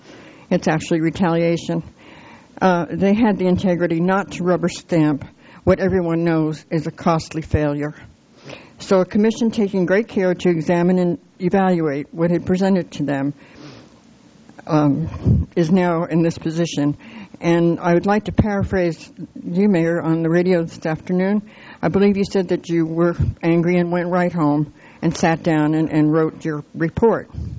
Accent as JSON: {"language": "English", "town": "Morro Bay", "region": "California", "country": "United States", "said": "I'm from Morro Bay."}